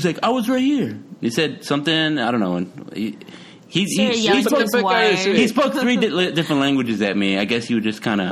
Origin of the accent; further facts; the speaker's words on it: Texas, United States; I'm from Texas. I will not be trifled with.